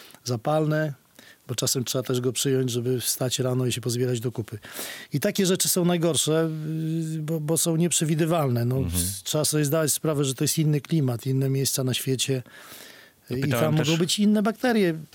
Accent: Białystok, Podlaskie Voivodeship, Poland; Serdecznie pozdrawiam wszystkich białostoczan i podlasian, bo ja jestem stąd i zawsze sercem z wami.

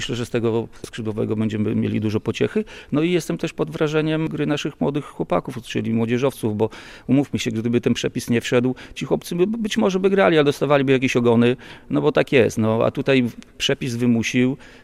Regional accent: Białystok, Podlaskie Voivodeship, Poland; jestem Jagiellończykiem z krwi i kości wychowanym tutaj i białostoczeninem przede wszystkim jestem.

